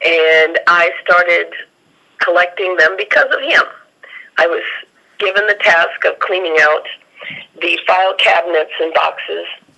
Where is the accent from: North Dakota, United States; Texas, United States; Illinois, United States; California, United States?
North Dakota, United States; Fargo; I grew up in Fargo, North Dakota, where I knew the blind rug weavers, the blind door-to-door salesmen, the blind janitors, and so on.